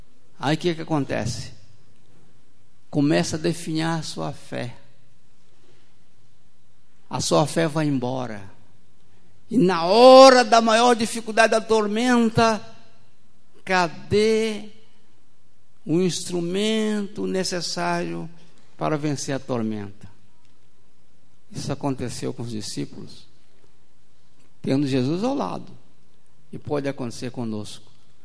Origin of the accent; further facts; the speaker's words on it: Espírito Santo, Brazil; Tem algum capixaba por aqui? Eu sou capixaba.